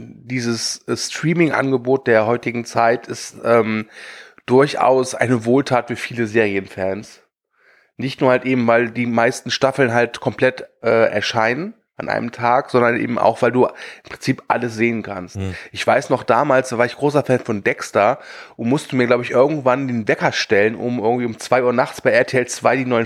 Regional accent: North Rhine-Westphalia, Germany; Ich komme ja aus dem Kölner Raum.

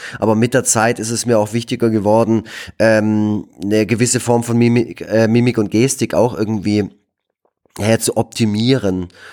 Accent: Baden-Württemberg, Germany; now in Stuttgart, Germany; Ursprünglich komme ich aber aus dem Nordschwarzwald und war auch schon zwischenzeitlich in anderen Städten gelebt, aber seit 5 Jahren bin ich jetzt in Stuttgart, Bad Cannstatt.

